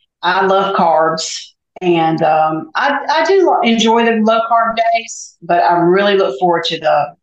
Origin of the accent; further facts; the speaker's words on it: Mississippi, United States; I am from Mississippi. I am 54 and I am a lab tech.